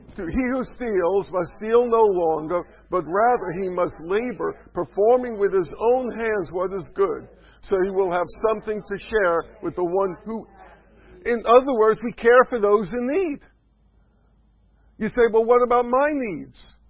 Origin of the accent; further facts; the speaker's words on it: New York, United States; I'm just learning English. I'm from New York, so it's just English is an ESL class for me.